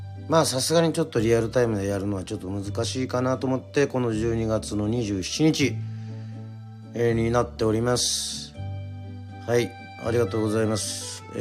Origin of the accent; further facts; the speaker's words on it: Yoron, Kagoshima, Japan; 私生まれも育ちも与論島でございますが